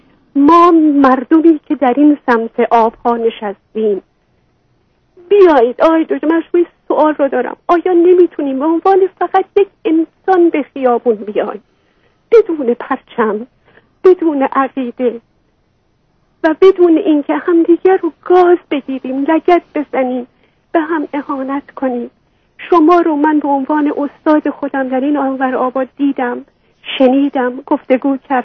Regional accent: Iran; moved away as an adult; به عنوان یک ایرانی که 16 سال بعد از انقلاب در ایران زندگی کردم و زمانی که انقلاب پا گرفت من فقط 17 سالم بود

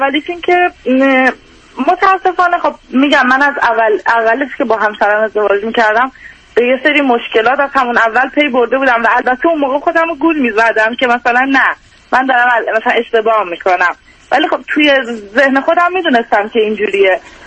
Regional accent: Iran; moved away as an adult; also born or lived in Turkey; now in United States; یعنی من یه 7 ماه بعد از اینکه دانشگاه قبول شدم از ایران اومدم بیرون.

